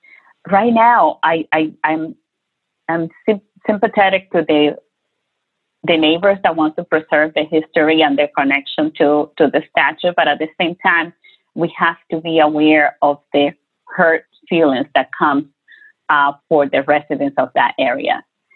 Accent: Dominican Republic; moved away; I'm an immigrant from Black Dominican, from the Dominican Republic.

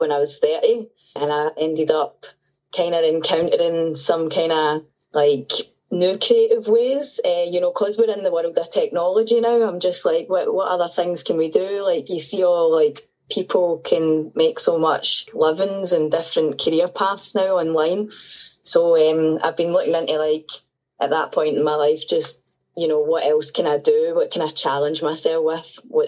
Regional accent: Glasgow, Scotland, United Kingdom; I'm 35 and I'm from Glasgow.

